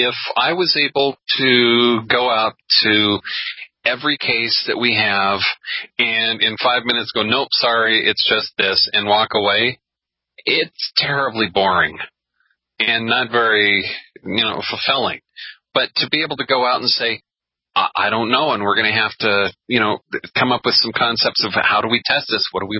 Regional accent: United States; Because I'm an American, so...

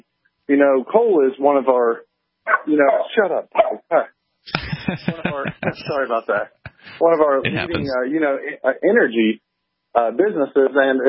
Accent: West Virginia, United States; you know I'm from West Virginia, so we've been aware of this attack on coal for a while now.

